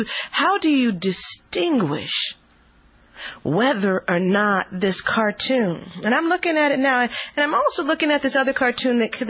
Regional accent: United States; Well, I'm an American.

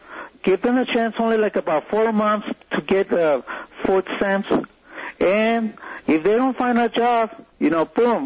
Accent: Los Angeles, California, United States; born there; Yes, sir. I was born here in Los Angeles.

